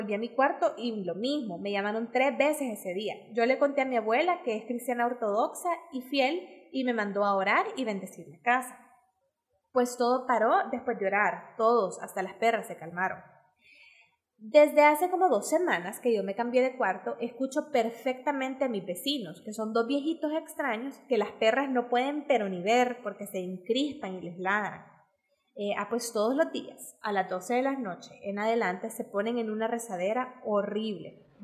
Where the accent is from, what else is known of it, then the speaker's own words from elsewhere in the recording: Santa Ana, El Salvador; now in San Salvador, El Salvador; Yo soy de Santa Ana y me mudé hace 4 años a San Salvador por trabajo.